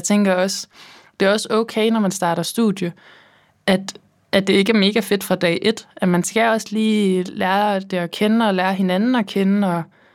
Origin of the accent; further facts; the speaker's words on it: Odense, Region of Southern Denmark, Denmark; jeg er fra Odense, har altid boet i Odense